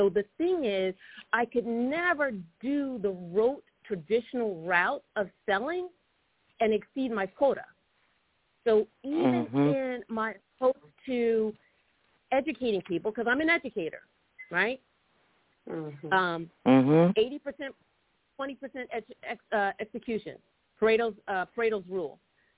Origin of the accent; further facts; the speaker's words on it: New Jersey, United States; See, I'm from New Jersey, and in New Jersey, I was kind of like a bad A salesperson.